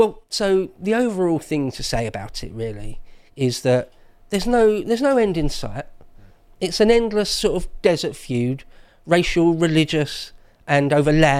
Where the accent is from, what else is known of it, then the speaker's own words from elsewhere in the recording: England, United Kingdom; I'm an Englishman